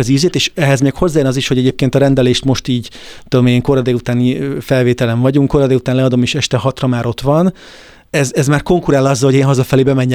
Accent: Hungary

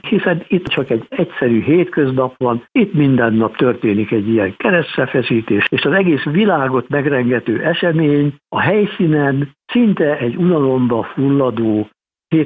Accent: Hungary

